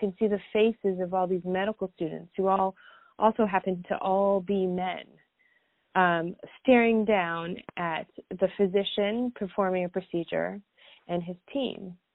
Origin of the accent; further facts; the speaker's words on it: Canada; now in United States; You know, I'm Canadian, but I began my nursing career here in the United States at this hospital.